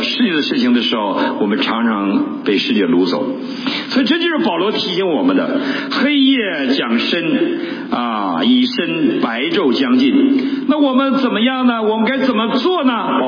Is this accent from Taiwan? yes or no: no; Heilongjiang, China; moved away; 你回到中国，回到我的老家黑龙江省万贵县，可能已经 面目全非